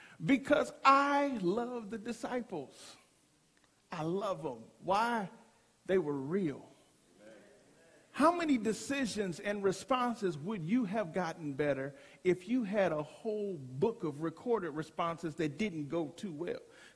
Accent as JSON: {"language": "English", "town": "Detroit", "region": "Michigan", "country": "United States", "tie": "born or raised there", "said": "I grew up in Detroit, Michigan, the north, and I have been delivered from winter."}